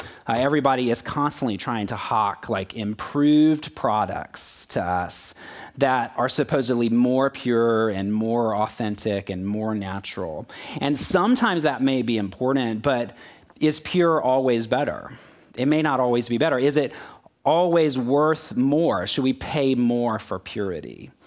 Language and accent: English; Florida, United States; also born or lived in Kentucky / Houston; now in Texas; I grew up in Florida, lived in Kentucky, Houston, and then now Texas.